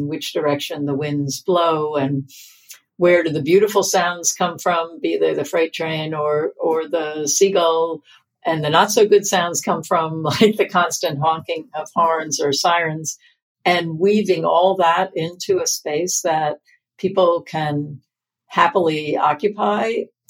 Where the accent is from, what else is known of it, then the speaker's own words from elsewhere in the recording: Queens, New York, United States; I would say that in this neighborhood that I grew up in Queens, there's a certain rise in the neighborhood where you can look back and see the tallest buildings of the New York City skyline.